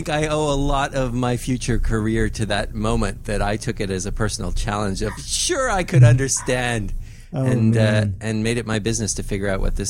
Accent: Montreal, Quebec, Canada; now in Australia; Yeah, I'm from Montreal in Canada originally, yes.

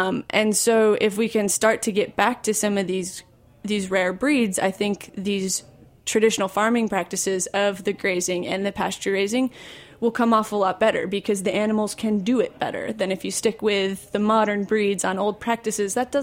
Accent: Michigan, United States; I'm from Michigan.

